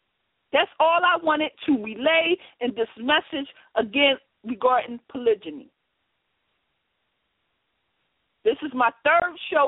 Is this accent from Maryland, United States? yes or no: no; Philadelphia, Pennsylvania, United States; I grew up in Philadelphia. I learned under the Muslims that were in Philadelphia, and I grew up in the community